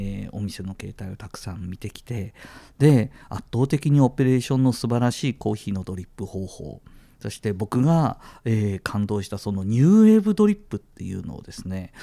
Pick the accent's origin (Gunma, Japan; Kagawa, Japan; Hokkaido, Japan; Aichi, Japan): Hokkaido, Japan; Sapporo; 私の実家は札幌でジンギスカン屋をやってるんですが